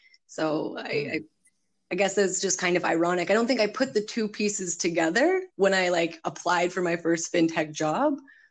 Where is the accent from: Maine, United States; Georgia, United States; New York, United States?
Maine, United States; Ashland; I'm from Ashland. So it's a suburb of Presque Isle, which is then very difficult to spell.